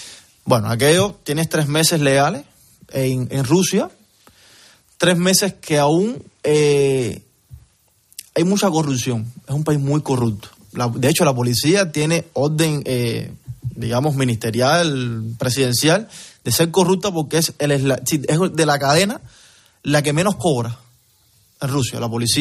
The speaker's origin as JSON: {"language": "Spanish", "country": "Cuba", "moved": "as an adult", "said": "hace ya directamente un año y tres meses que salí de Cuba ya. Salí un 3 de agosto"}